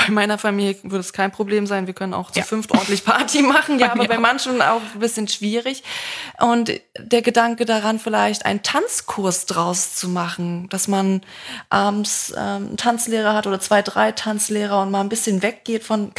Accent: Berlin, Germany; Ich bin Berliner, genau.

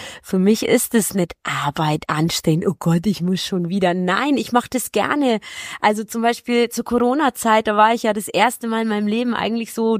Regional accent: Germany; German is a second language; also born or lived in Gliwice, Poland; Also ich bin in Polen geboren, in Oberschlesien, in Gleiwitz genau genommen. Und als ich dann 3 war, sind wir ausgewandert nach Deutschland.

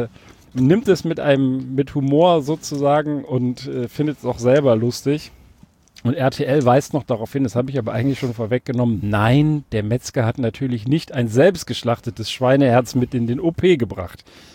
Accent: Hesse, Germany; Früher, ich bin ja auf dem Land aufgewachsen, nachdem ich aus der Großstadt dahin nach Hessen, ne? Osthessen

